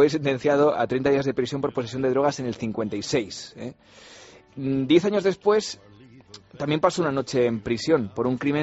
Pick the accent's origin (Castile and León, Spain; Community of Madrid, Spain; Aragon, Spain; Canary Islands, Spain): Castile and León, Spain; Valladolid; Antiguamente también en mi tierra, en Valladolid, se celebraban